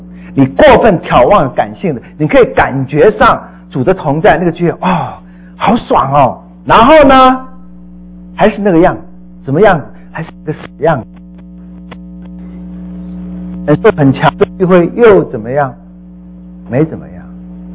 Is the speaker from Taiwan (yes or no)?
yes; Taiwan; born there; 我是从台湾出生的，台湾的